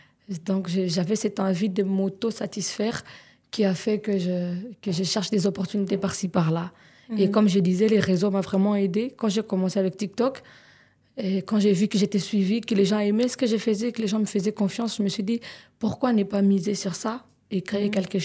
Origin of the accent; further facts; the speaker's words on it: Goma, North Kivu, DR Congo; moved away as an adult; now in Kinshasa, DR Congo; Je suis venue de Goma, je suis arrivée à Kinshasa pour faire la fac de médecine.